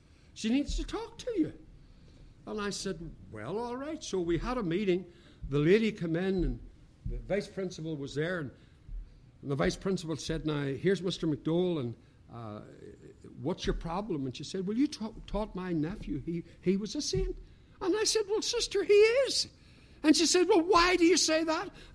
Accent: United Kingdom; Now, you forgive me, I came from the British Isles. And for centuries, we've had kings or queens.

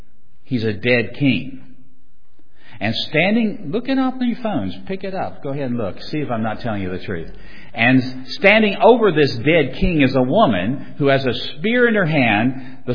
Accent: Virginia, United States; I come from Virginia. We have the best state flag in the entire Union.

